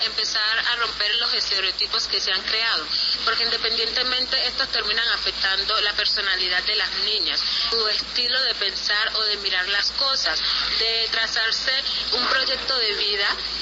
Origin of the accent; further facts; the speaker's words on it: Quito, Pichincha, Ecuador; vengo del municipio de Quito.